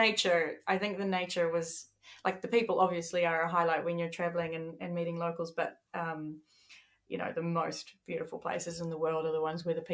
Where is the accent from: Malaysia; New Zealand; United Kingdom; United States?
New Zealand; As like a Kiwi